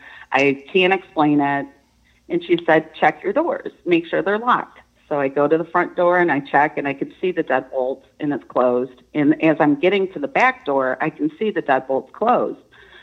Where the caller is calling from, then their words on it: Oxford, Michigan, United States; from Oxford, Michigan.